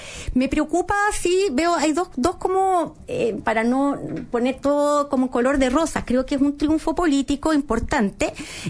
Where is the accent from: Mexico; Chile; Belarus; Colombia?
Chile; lo que pedía la democracia en estos últimos años que venimos viviendo como chilenos.